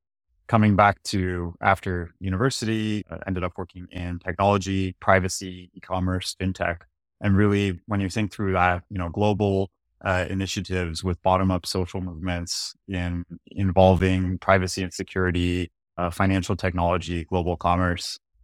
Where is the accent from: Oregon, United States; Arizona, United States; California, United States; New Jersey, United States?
California, United States; So yeah, I grew up in Silicon Valley area.